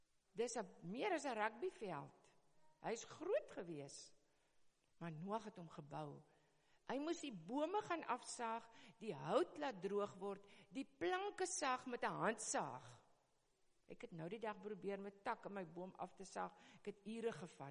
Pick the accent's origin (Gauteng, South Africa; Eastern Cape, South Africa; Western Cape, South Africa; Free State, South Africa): Western Cape, South Africa; Worcester; now in Kleinmond, South Africa; Toe ons besluit het om Kleinmond toe te trek van Woester, en weet, ek is gebore en getoe in Woester.